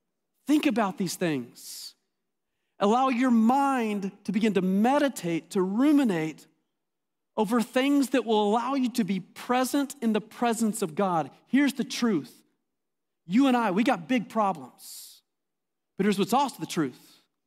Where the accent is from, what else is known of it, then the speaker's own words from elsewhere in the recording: Amarillo, Texas, United States; If you've ever driven on I-40, you drove right through my hometown where I grew up. Now Amarillo is not that big of a city, but it's the biggest city within a two-hour drive in any direction.